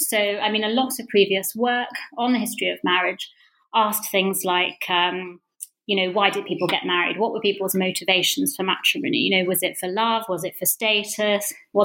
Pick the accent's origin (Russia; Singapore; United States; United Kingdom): United Kingdom; East of England; I grew up in Bedfordshire.